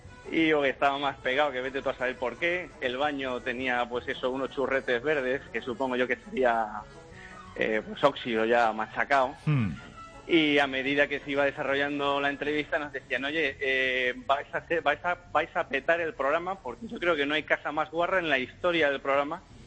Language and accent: Spanish; Málaga, Andalusia, Spain; yo mismo, que soy de Málaga